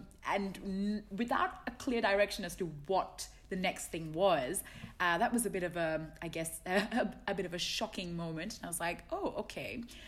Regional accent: Colombo, Western Province, Sri Lanka; So, yeah, I was born and raised in Sri Lanka, in the capital, in Colombo.

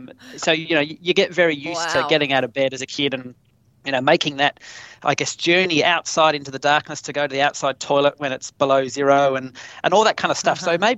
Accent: Tasmania, Australia; growing up in Tassie

